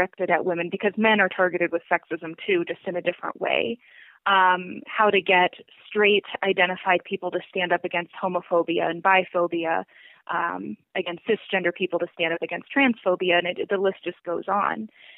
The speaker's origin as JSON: {"language": "English", "region": "Midwest", "country": "United States", "said": "I'm from the Midwest. We do not like confronting in the Midwest."}